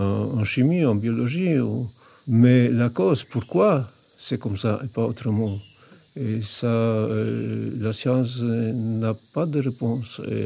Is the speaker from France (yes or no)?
no; Poland; moved away as an adult; je suis né en Pologne il y a 57 ans. J'ai vécu en Pologne pendant mes premiers 25 ans environ.